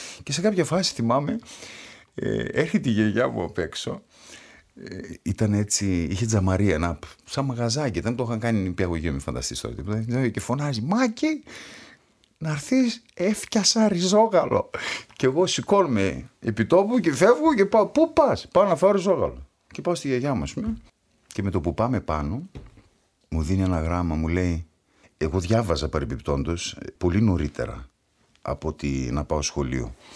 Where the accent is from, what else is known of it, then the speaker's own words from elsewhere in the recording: Paliouria, Western Macedonia, Greece; also born or lived in Germany; Ξέρεις, εγώ γεννήθηκα στη Γερμανία και με φέραν οι δικοί μου. Ήταν μια ημονή της μάνας μου. Τα παιδιά μου πρέπει να μάθουν ελληνική γλώσσα και γραφή. Και με φέρανε στο χωριό μου. Μέχρι ότου χτιστεί το σπίτι μου στην Κοζάνη, μείναμε δύο χειμώνες στο χωριό μου.